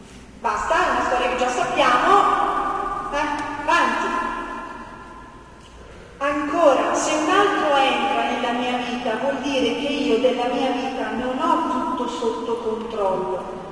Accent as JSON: {"language": "Italian", "town": "Bergamo", "region": "Lombardy", "country": "Italy", "said": "Noi qui al nord, io sono di Bergamo, quindi più o meno la mentalità è quella, ma grazie a Dio vivo al sud da più di 20 anni"}